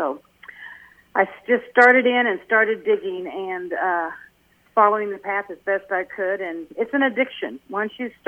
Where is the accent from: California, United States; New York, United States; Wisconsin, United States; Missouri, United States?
Missouri, United States; Carrollton; also born or lived in Chillicothe; I'm from Carrollton. I was born and raised in Chillicothe. I was born in Chillicothe and raised in Carrollton, so I'm from this area.